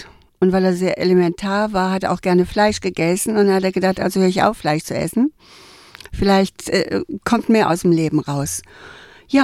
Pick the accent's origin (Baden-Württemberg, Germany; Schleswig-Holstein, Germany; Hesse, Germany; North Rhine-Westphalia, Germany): North Rhine-Westphalia, Germany; Cologne; born there; Ich bin in Köln geboren und es gab eigentlich einen Grund.